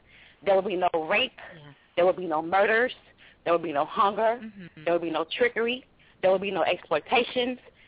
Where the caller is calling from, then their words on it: Minnesota, United States; I'm calling from Minnesota.